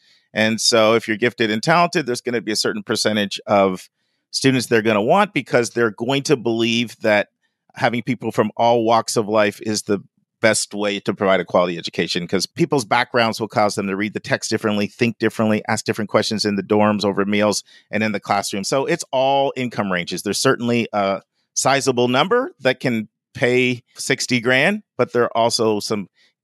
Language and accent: English; Ontario, Canada; I grew up in Canada, Southern Ontario, south of Toronto.